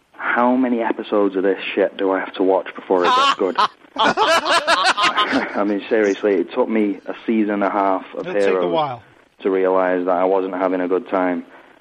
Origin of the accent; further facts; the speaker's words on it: England, United Kingdom; from the Film Rant podcast. You know, I'm the English guy who gets drunk and falls asleep in the chat room.